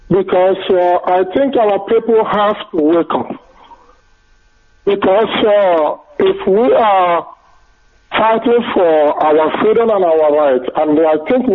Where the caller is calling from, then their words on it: France; I'm calling from France.